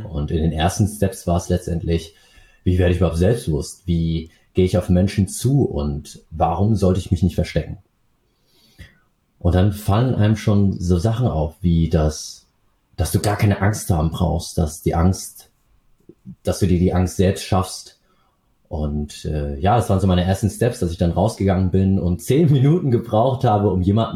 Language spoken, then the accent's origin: German; Aschaffenburg, Bavaria, Germany; born there; ich bin in Aschaffenburg geboren und meine Eltern sind damals nach Deutschland ausgewandert